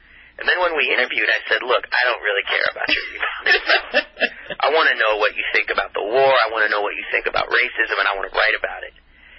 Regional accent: Washington, District of Columbia, United States; Ethan Thomas is a forward for the Washington Wizards basketball team here in my hometown, in Washington, D.C.

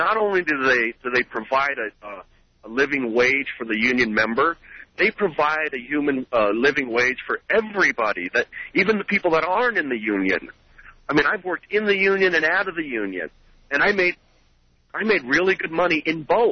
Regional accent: California, United States; now in Colorado, United States; I was raised in Orange County, and I built a business there, and I moved out to, sold that business and moved out to Colorado

